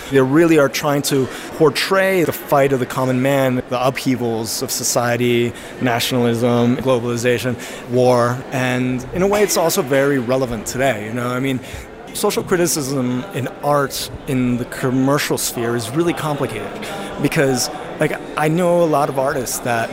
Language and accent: English; Mexico; I grew up here. I was born in Mexico.